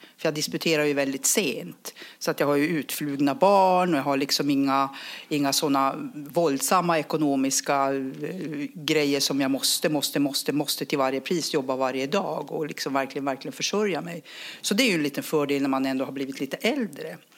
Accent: Luleå, Norrbotten County, Sweden; Jag är uppvuxen i Luleå med en pappa som var skeppshandlare. Så att jag är van att umgås med båtfolk.

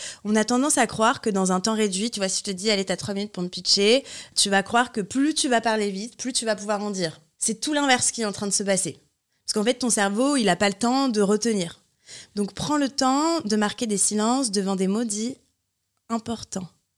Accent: France; Regarde, moi aussi, je garde un peu ces « e ». En plus, on est français.

